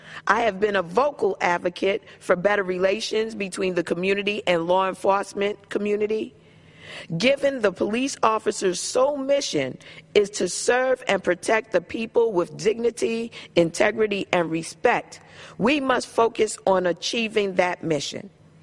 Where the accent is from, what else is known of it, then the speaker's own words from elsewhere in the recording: Brooklyn, New York, United States; Even in my hometown in Brooklyn, New York